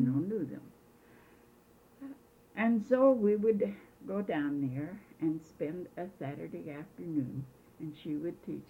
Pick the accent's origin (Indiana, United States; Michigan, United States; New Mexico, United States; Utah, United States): Utah, United States; Wanship; born there; also born or lived in Park City; I was born in Wanship, Utah, and my mother's mother-in-law was the midwife when I was born, and I was born at home.